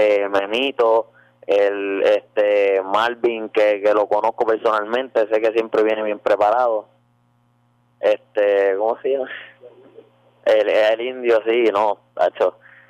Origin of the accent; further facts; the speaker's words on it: Puerto Rico; Somos dos boricuas pues que estamos luchando por nuestro sueño